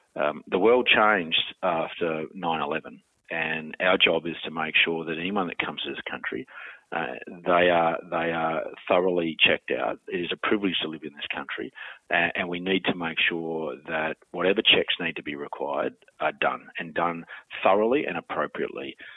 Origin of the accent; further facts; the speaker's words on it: Queensland, Australia; In fact, I'm probably better and I'm safer in my hometown near Warwick, that if something happened to me, I've got a hospital only minutes away from me